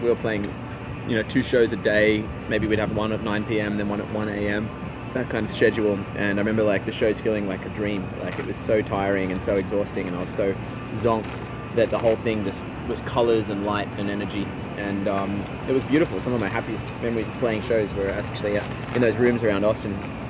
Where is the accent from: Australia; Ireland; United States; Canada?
Australia; Sydney, New South Wales; I play guitar. We're a little band out of Sydney, Australia.